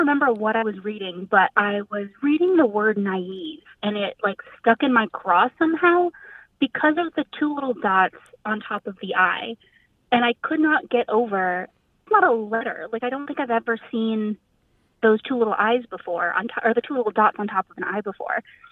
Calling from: Boston, Massachusetts, United States; I'm calling from Boston.

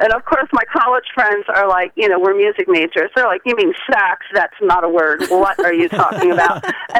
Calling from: Port St. Lucie, Florida, United States; I'm calling from Port St. Lucie, Florida.

